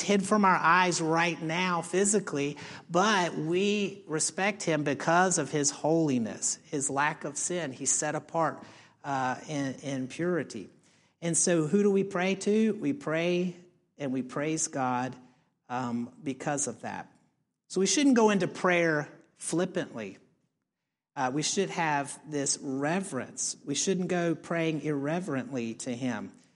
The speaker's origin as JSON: {"language": "English", "town": "Roanoke", "region": "Virginia", "country": "United States", "tie": "born or raised there", "said": "All right, so I grew up in Roanoke, Virginia. I'm a good mountain boy."}